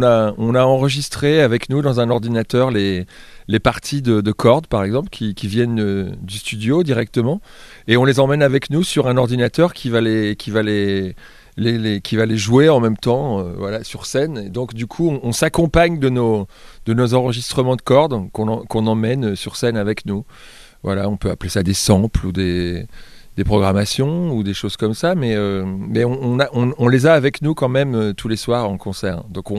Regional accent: Bourges, Centre-Val de Loire, France; avec ma femme à Bourges, chez nous dans le Berry.

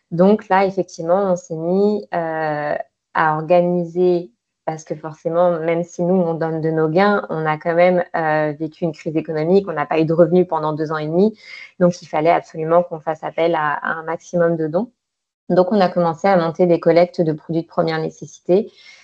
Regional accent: France; En tant que Française, effectivement, on s'attend pas du tout à vivre ce genre d'événement.

